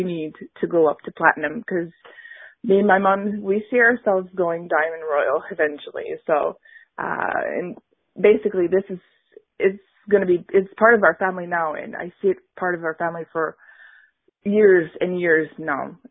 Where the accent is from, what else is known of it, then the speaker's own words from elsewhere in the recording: Montreal, Quebec, Canada; English is a second language; also born or lived in Ottawa / Les Îles de la Madeleine; I was born in Ottawa, and then we moved to a small island called Les Îles de la Madeleine in Quebec. And then we moved to Montreal after that. And we've been here for 16 years.